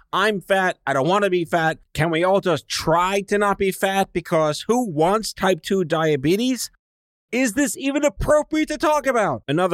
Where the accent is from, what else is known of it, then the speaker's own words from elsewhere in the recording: Staten Island, New York, United States; And like I grew up on Staten Island, so all the diners made like this glass enclosed bank vault of smoker sections.